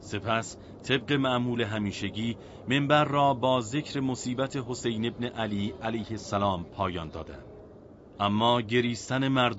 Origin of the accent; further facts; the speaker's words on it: Mashhad, Razavi Khorasan, Iran; حکمی مبنی بر تبعید من به مشهد، یعنی شهر خودم، صادر کرد.